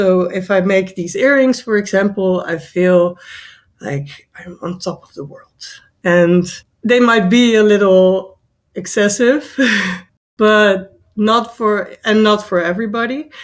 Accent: Netherlands; I am from the Netherlands.

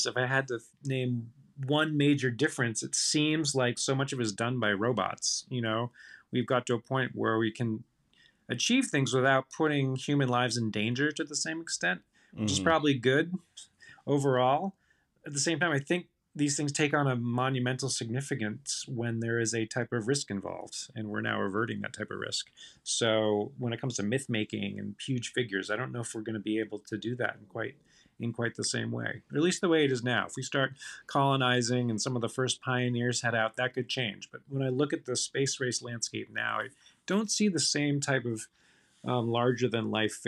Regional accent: Maine, United States; despite the fact that I grew up in Maine, pretty close to the ocean.

